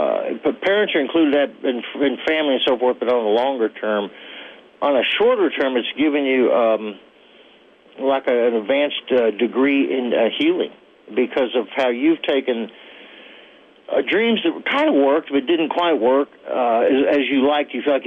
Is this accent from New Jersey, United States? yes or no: no; Texas, United States; I'm not giving you a hook 'em horns because I'm from Texas and it's your show.